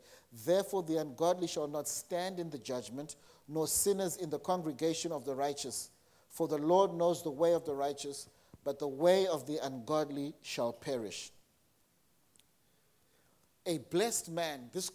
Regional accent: Zimbabwe; I grew up in Zimbabwe, it was either you passed or you failed.

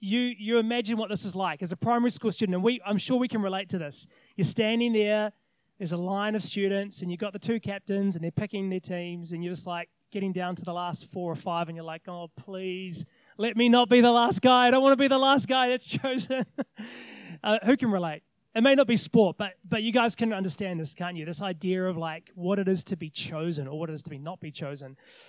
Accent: New Zealand; now in Australia; I know, as I said, it's all AFL over here, but I'm a Kiwi boy, and so rugby union is like instilled.

